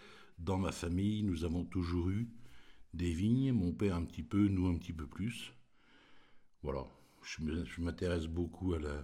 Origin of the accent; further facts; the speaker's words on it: Rissay, France; born there; Je suis né au Rissay, le 12 février 45, tout près d'ici. Et je suis un riston un peu chauvin.